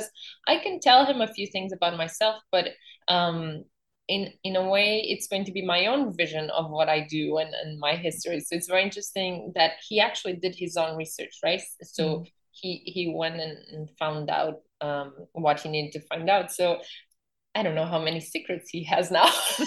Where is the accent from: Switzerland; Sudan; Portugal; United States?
Portugal; English is a second language; now in Canada; because I'm from Portugal in Europe, and that's like would be at least six countries away from each other, right?